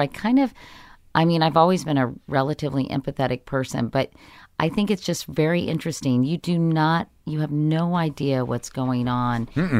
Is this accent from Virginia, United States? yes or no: yes; Arlington, Virginia, United States; I grew up in Arlington, Virginia.